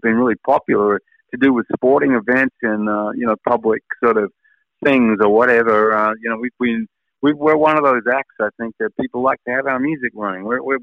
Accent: Australia; being an Australian

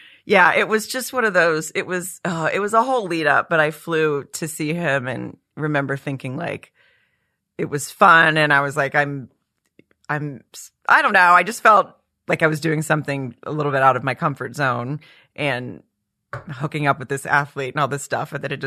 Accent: Arkansas, United States; especially growing up in Arkansas, I was more of a college football fan.

